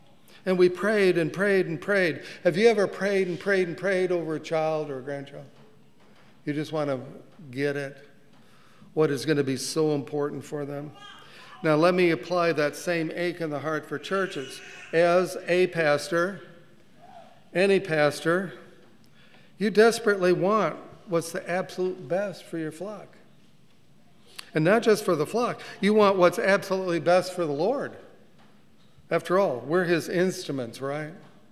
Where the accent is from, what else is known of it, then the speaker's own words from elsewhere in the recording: Michigan, United States; And we're from Michigan, and he went to University of Michigan, so it was go blue, go blue, go blue.